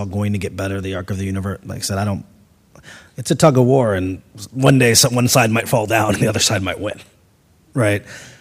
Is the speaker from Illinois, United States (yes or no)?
no; Cleveland, Ohio, United States; I'm from the Midwest in Cleveland.